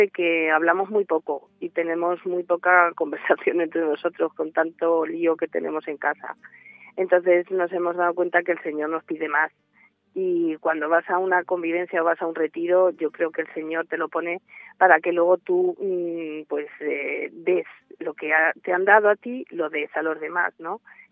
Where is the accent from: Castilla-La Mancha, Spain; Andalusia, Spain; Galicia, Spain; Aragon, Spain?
Castilla-La Mancha, Spain; Ciudad Real; soy de aquí de Ciudad Real, tengo 54 años y bueno, pues tenemos dos hijas de 23 y de 14. Y bueno, pues estamos aquí viviendo de toda la vida